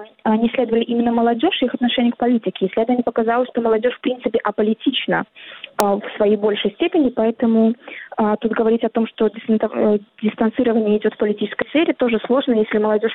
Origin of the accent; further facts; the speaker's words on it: Belarus; мы, белорусы